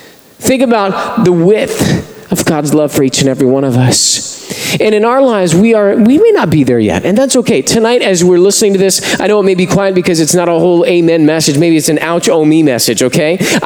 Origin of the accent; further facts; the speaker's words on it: Moreno Valley, California, United States; I grew up in Moreno Valley, and even in Moreno Valley, I come over here sometimes